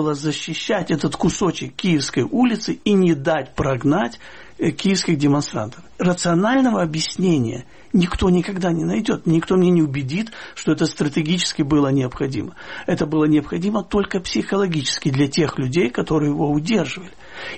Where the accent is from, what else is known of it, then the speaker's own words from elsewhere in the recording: Kyiv, Ukraine; Вы знаете, скажу вам, как киевлянин, после Майдана, событий 2014 года